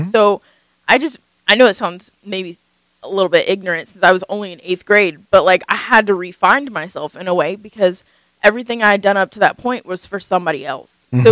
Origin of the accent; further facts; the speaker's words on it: Athens, Texas, United States; I'm from Athens, Texas.